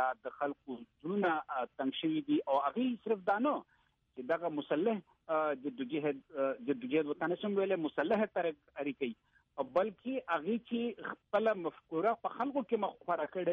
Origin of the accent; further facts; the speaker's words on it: Pakistan; زه پاکستاني یم زه مسلمان یم خو زه د ټول له مخکې پښتون یم